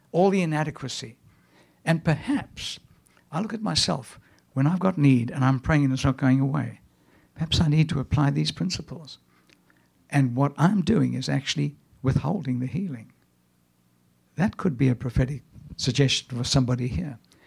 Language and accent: English; South Africa; born there; also born or lived in Zimbabwe; In 1972, I left Rhodesia. I was born in South Africa. I was an accountant for 5 years in Rhodesia, which is now Zimbabwe.